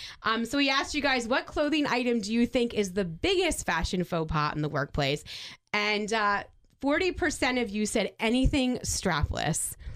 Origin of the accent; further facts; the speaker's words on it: New Jersey, United States; growing up in New Jersey during the summertime, I just have so many fond memories of that.